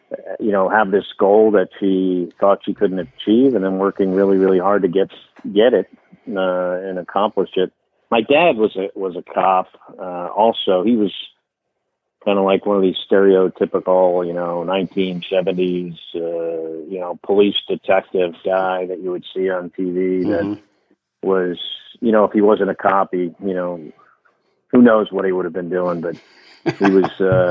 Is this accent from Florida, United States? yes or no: no; New Jersey, United States; So, you know, so I grew up in New Jersey. You know, I was born in 1964 and blue collar family.